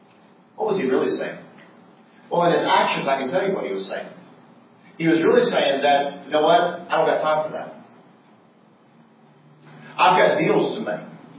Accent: United States; I can do it, and I don't need you. I don't need anybody. I got myself. I'm an American.

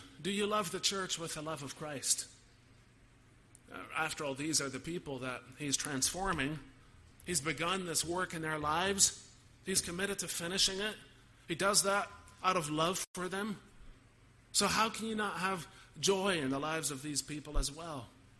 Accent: Canada; Now we are Reformed. Many of us have at least a little bit of Dutch in our background, and on top of that, we're Canadian.

